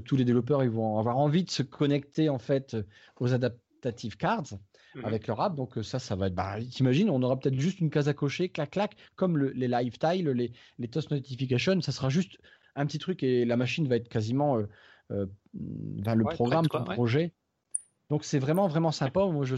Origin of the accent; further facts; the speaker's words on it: northern France, France; accent: Nord; excuse-moi mon accent du Nord.